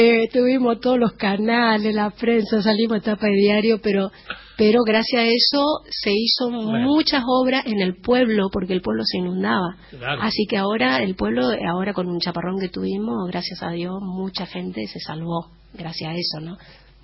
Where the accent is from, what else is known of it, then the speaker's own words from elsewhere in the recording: Corrientes, Argentina; Y yo soy correntino